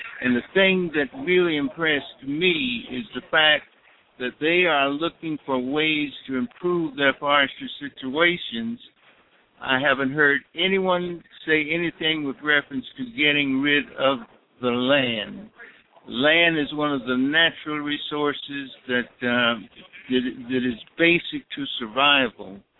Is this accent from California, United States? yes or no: no; Ravenel, South Carolina, United States; I am from Ravenel, South Carolina, a small town approximately 5 miles from the city limits of Charleston, South Carolina.